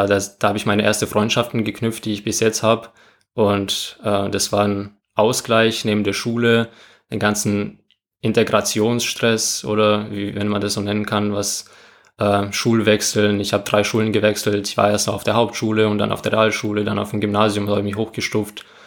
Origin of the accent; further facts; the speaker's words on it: Moldova; now in Germany; Das war der Jahr, wo ich allgemein nach Deutschland gekommen bin. Ich komme ja aus Moldawien.